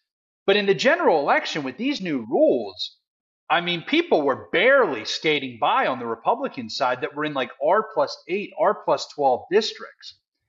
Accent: Pennsylvania, United States; So I'm originally from Pennsylvania. My whole family's in Delaware County. I was born and raised there.

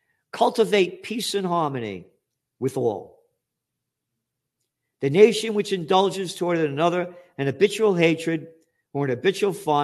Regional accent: United States; I am an American.

